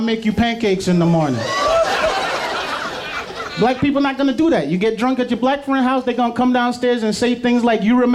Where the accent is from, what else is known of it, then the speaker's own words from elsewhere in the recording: New York, United States; I'm from New York. All I knew was dimes and 20 sacks.